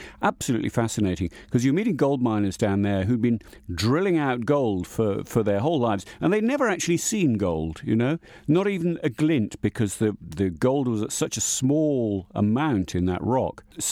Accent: England, United Kingdom; I mean, I'm an Englishman. I eat in an Indian restaurant in England every Saturday night, pretty much.

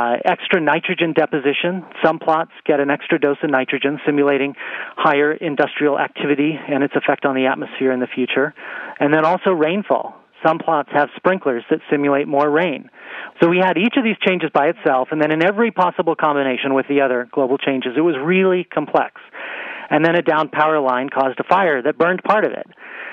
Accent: Arizona, United States; The Wallow Fire in my home state, Arizona, has burned over 450,000 acres.

